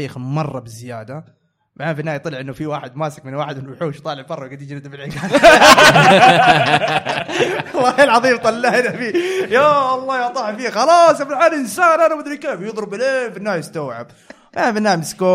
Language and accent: Arabic; Jeddah, Makkah Province, Saudi Arabia; ترى عندنا في جدة قبل كذا زمان